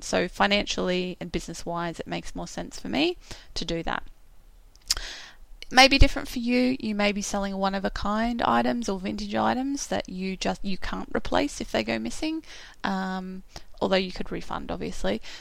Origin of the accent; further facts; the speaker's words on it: Australia; as an Australian, there are certain things I know that I shouldn't buy from overseas because they're just not going to be accepted into the country.